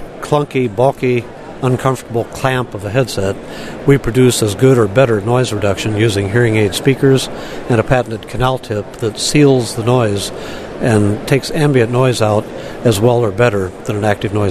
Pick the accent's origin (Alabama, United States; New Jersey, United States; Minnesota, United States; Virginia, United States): Minnesota, United States; Of course, I'm from Minnesota, so we're not familiar with that heat.